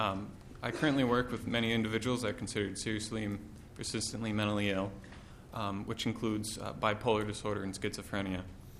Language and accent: English; Bemidji, Minnesota, United States; My long-term goal is to move back to my hometown of Bemidji, Minnesota